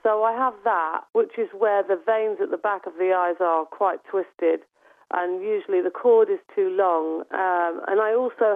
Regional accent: Coventry, West Midlands, United Kingdom; moved away; Well, I grew up in Coventry, and that's where I went to school, and I lived there with my parents.

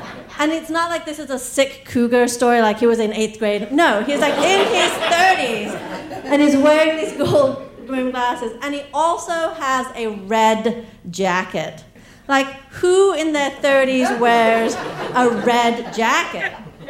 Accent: England, United Kingdom; He knew I was from England, and he knew I liked tea.

